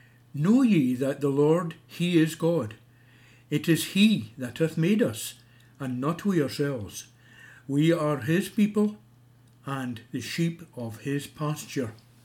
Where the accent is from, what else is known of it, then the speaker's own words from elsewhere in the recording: Keith, Scotland, United Kingdom; I used to go to this church, actually, because I was born and brought up in Keith.